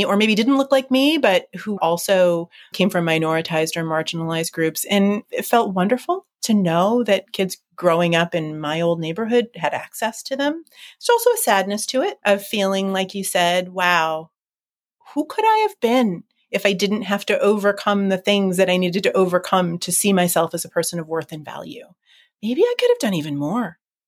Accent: Rochester, New York, United States; I grew up in Rochester, New York, and we were in my old neighborhood

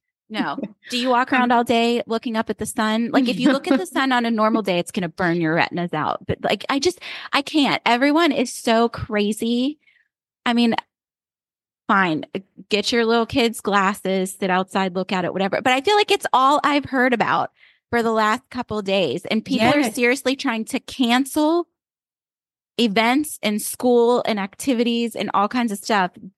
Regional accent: Pittsburgh, Pennsylvania, United States; And I just think it's because I grew up in Pittsburgh. It's a humongous sports town.

